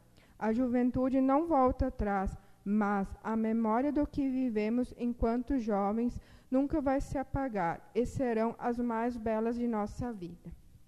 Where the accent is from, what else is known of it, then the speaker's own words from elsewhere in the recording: Sinimbu, Rio Grande do Sul, Brazil; venho do município de Sinimbu.